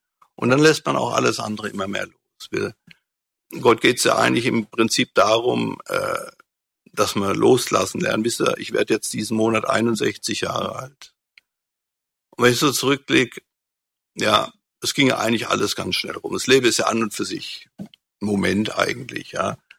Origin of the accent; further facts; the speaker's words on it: Frankfurt, Hesse, Germany; Ich komme auch aus Frankfurt.